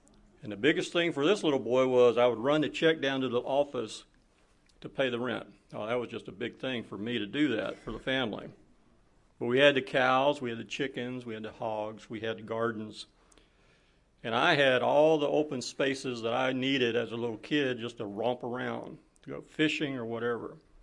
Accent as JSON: {"language": "English", "region": "Florida", "country": "United States", "tie": "born or raised there", "said": "Yeah, I was born and raised here in Florida. I grew up with a family of six kids, a mother and father."}